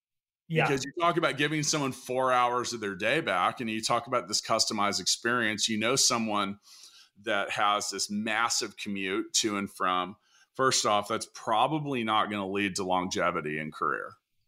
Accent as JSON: {"language": "English", "town": "Kansas City", "region": "Missouri", "country": "United States", "tie": "born or raised there", "said": "and I don't run into this in my hometown of Kansas City, because it doesn't take me 2 hours to get to work."}